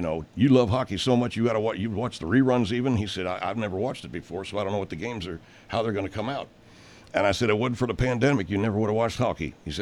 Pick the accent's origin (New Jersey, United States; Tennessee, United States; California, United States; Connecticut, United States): Tennessee, United States; Knoxville; I come from the South. I come from Knoxville, Tennessee